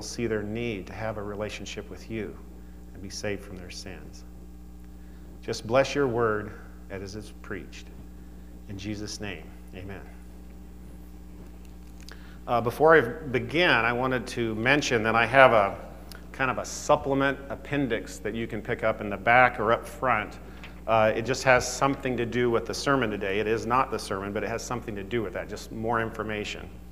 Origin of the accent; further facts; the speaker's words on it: Oklahoma, United States; moved away; I'm from Oklahoma, and when I was young, we would travel back to Oklahoma to visit relatives